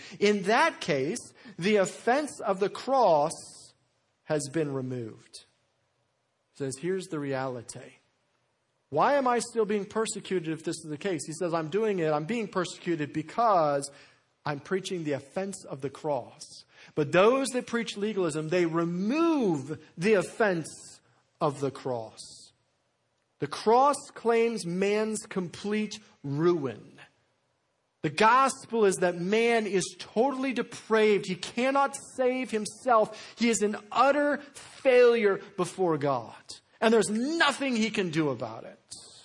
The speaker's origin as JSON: {"language": "English", "town": "Denver", "region": "Colorado", "country": "United States", "tie": "born or raised there", "said": "I'm a Denver Broncos fan, born and raised in Denver. I love the Broncos."}